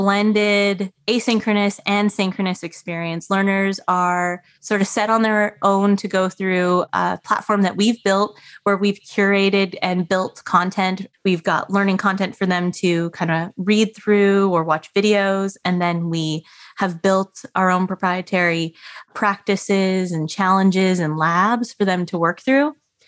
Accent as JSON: {"language": "English", "country": "Canada", "tie": "born or raised there"}